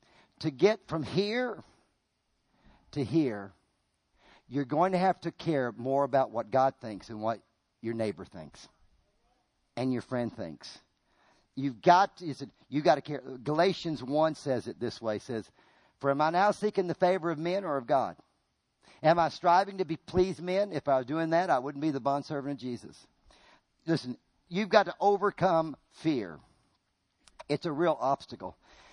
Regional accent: Virginia, United States; I grew up in Virginia. And in Virginia, I'm going to tell you this, you never had a set of drums in a church.

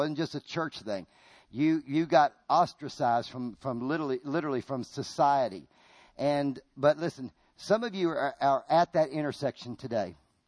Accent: Virginia, United States; I grew up in Virginia. And in Virginia, I'm going to tell you this, you never had a set of drums in a church.

